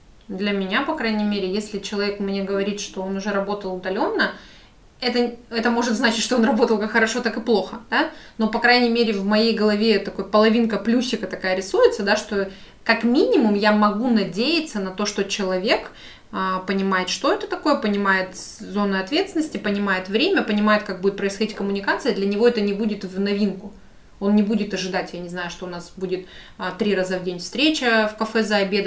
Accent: Khabarovsk, Khabarovsk Krai, Russia; так как я из Хабаровска

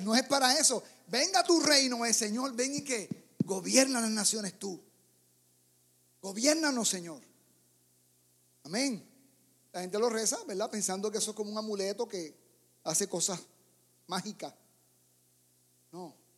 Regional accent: Puerto Rico; El miedo me lo quitaron a golpes en el barrio donde me crié, en Puerto Rico.

